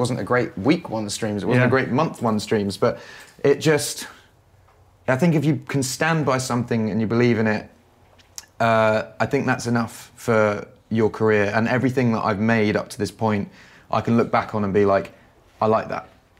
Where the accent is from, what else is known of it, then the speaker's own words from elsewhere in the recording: England, United Kingdom; now in Los Angeles, United States; I'm English